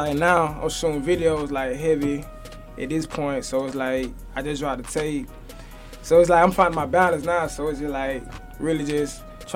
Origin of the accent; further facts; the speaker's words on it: Montgomery, Alabama, United States; Well, yeah, I grew up in Montgomery, man.